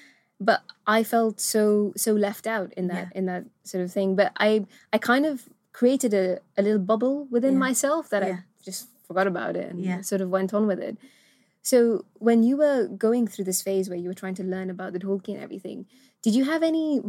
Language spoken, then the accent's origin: English; Gibraltar; And when we were raised in Gibraltar, the community we had around us, they were living in a very different way where the parents wanted to be westernized.